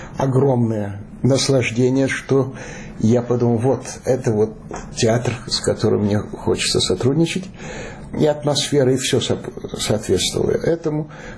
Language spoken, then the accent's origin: Russian; Chernivtsi, Chernivtsi Oblast, Ukraine; born there; Я родился на Западной Украине, в Черновцах.